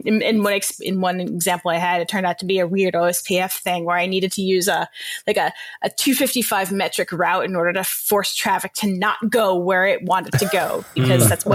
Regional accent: Massachusetts, United States; now in Connecticut, United States; I'm Massachusetts native, born and raised in Western Mass, Berkshire County.

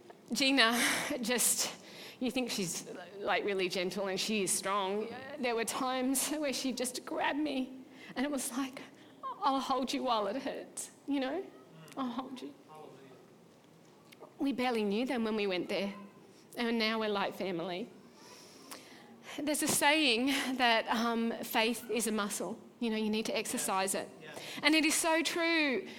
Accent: Nelson Bay, New South Wales, Australia; a girl I grew up with in Nelson Bay.

